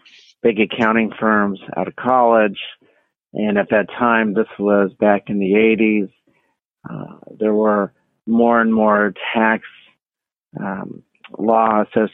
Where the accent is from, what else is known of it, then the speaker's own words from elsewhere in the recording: Miami, Florida, United States; now in Palm Beach, United States; I live in Palm Beach now, so I'm not too far from where I grew up in Miami.